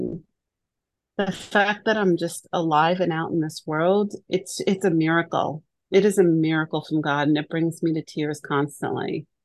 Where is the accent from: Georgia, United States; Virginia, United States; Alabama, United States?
Georgia, United States; Atlanta; And Cody, I'm also from Atlanta. So you have Atlanta on your screen. So I'm north of the city.